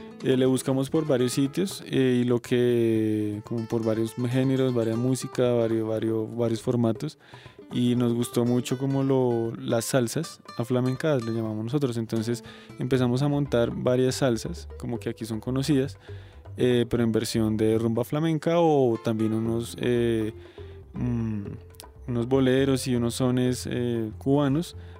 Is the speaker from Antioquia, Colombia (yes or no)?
no; Bogotá, Colombia; todos somos rolos.